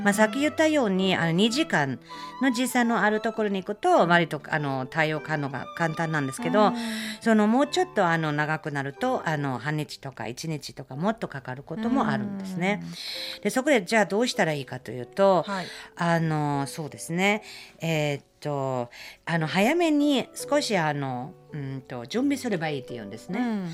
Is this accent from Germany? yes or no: yes; Germany; Japanese is a second language; 私ドイツ人なので、その西と東ドイツがあったので、私西ドイツ生まれなので、勉強したのは西ベルリンだから、東ドイツのど真ん中にあったまだ壁の時の西ベルリンだったので